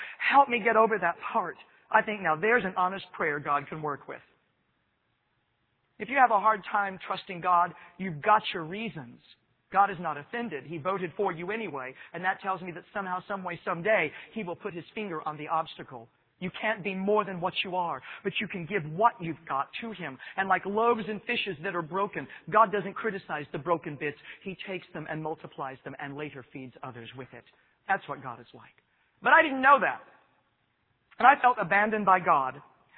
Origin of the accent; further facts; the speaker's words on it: Midwest, United States; So, you can imagine what it was like for me growing up in the American Midwest where I did.